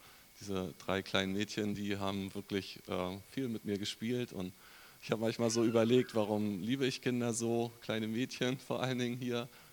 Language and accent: German; Wismar, Mecklenburg-Vorpommern, Germany; born there; im Juni 1969 geboren worden und viele denken vielleicht in Schwerin. Nein, ich bin ein Ostseekind. Ich bin in Wismar geboren.